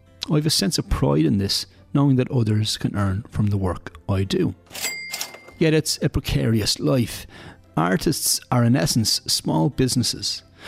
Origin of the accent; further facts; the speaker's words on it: Dublin, Leinster, Ireland; moved away as an adult; I moved from my hometown of Dublin, like so many, in a sort of economic exile.